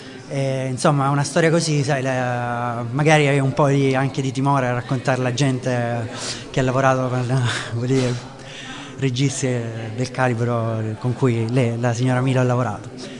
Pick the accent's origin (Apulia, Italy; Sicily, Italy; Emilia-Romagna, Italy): Apulia, Italy; Lecce; born there; per me, che sono nato a Lecce, magari non in provincia di Lecce, erano un po' lontane, perché per chi come me è nato a Lecce